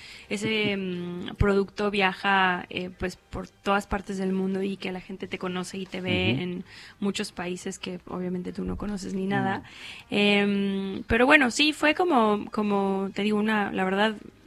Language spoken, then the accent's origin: Spanish; Mexico; Hice televisión en mi país